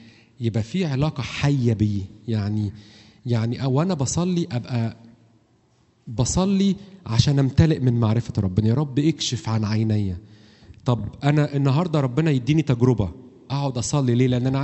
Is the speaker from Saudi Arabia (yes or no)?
no; Egypt; احنا ما عندناش فكرة الاستمرارية كمصريين